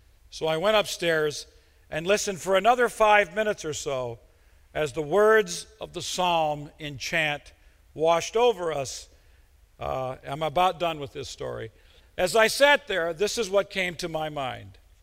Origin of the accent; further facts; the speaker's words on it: Midwest, United States; I'm a Midwesterner, trained by Mark Twain to investigate everything